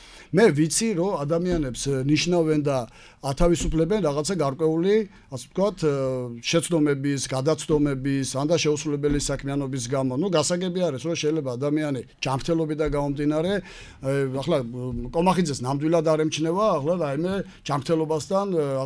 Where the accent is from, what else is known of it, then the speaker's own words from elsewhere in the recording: Batumi, Adjara, Georgia; დავიწყოთ თავიდან, რომ როგორც ბათუმელი